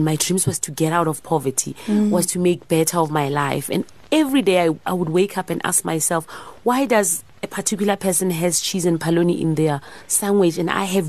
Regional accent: Soshanguve, Gauteng, South Africa; I came from Soshanguve and I came from a household where we were very, very poor.

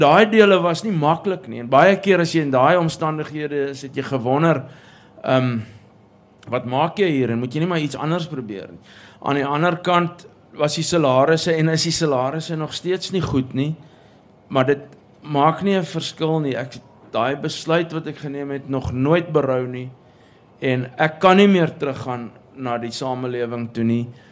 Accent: Pretoria, Gauteng, South Africa; toe ek groot geword het in Pretoria was ek akuut bewus van die feit dat ek nie inpas nie

